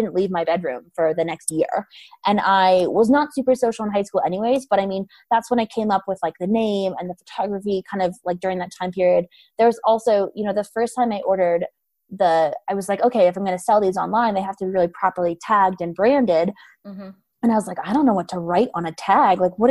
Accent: Wyoming, United States; And I think, so I am also from Wyoming. So we had so much freedom growing up

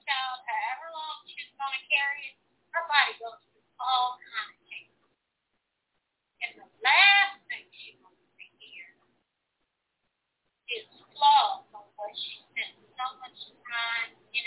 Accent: Atlanta, Georgia, United States; because we're from Atlanta and a lot of the things take place in Atlanta

